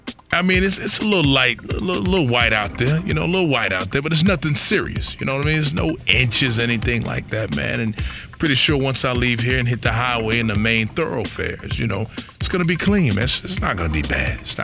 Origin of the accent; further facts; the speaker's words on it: Charlotte, North Carolina, United States; I'm from Charlotte, man, so every time, you know, they say snow, you know, everybody always just, it just turns upside down, man.